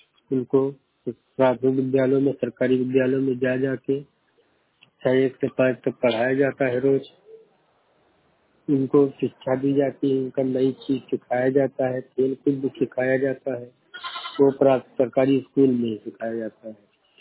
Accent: Shravasti, Uttar Pradesh, India; मैं श्रावस्ती से हूँ

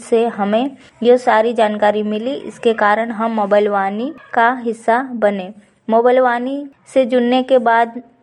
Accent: Pati, Madhya Pradesh, India; मैं बड़वानी जिले के पाटी तहसील की निवासी हूँ।

